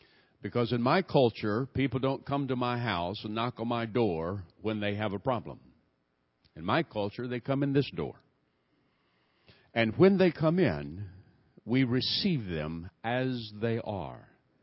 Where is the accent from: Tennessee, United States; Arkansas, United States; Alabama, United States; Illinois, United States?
Alabama, United States; Mobile; It just absolutely amuses me when people who hear I was raised in Mobile, Alabama, accuse me of being a racist.